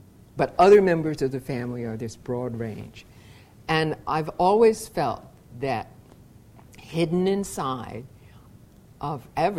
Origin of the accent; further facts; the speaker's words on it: Atlanta, Georgia, United States; I've been teaching a long time and I've been an artist all my life. I'm from Atlanta.